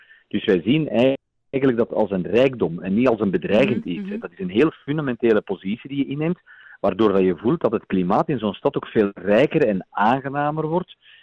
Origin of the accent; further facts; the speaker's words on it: Mechelen, Flanders, Belgium; Dat is eigenlijk iets waar we als Mechelaars heel trots mogen op zijn.